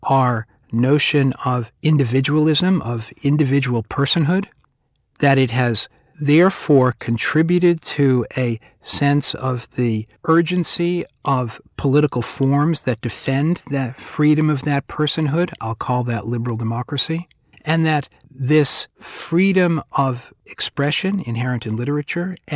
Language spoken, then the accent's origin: English; United States; I'm a scholar of literature, of German literature, of European literature, but I'm also an American scholar.